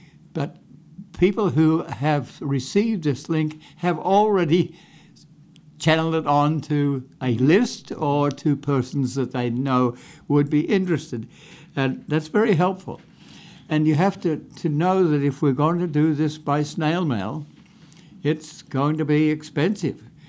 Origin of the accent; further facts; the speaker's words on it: Australia; also born or lived in United States; I have legs in two countries. I grew up in Australia, and I've spent a lot of time in the U.S. And so this is part of my home. But Australia is also part of my home.